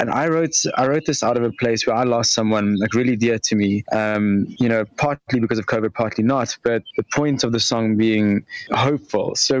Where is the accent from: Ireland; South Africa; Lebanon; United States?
South Africa; we as South African population are coming out of lockdown in the world